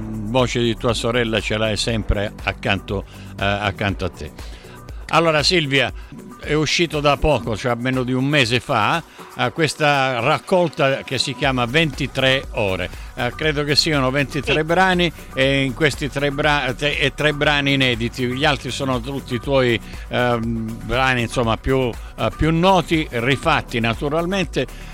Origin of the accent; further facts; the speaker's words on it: Sicily, Italy; da siciliana a siciliana